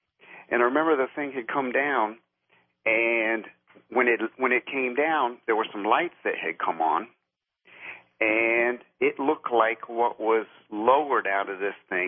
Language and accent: English; New Mexico, United States; now in Virginia, United States; I grew up in New Mexico in the early 70s.